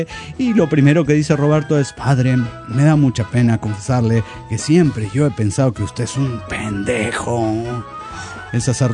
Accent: Mexico City, Mexico; del Distrito Federal Mexicano.

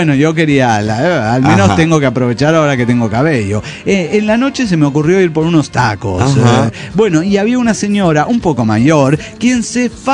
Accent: Caracas, Capital District, Venezuela; de Caracas, Venezuela.

